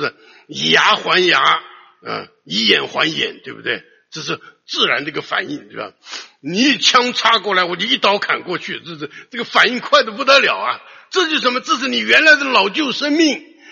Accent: China; 像我们中国人有我们中国人的传统，对不对？

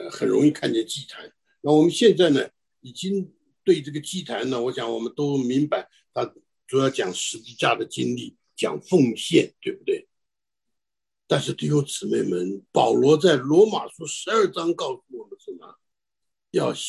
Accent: United States; 就我们美国人常讲的 it doesn't work 啊。

